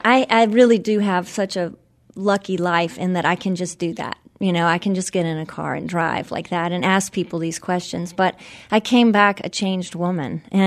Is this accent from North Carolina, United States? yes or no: yes; Charlotte, North Carolina, United States; I grew up here in Charlotte. My mother was a poet and my father was a politician.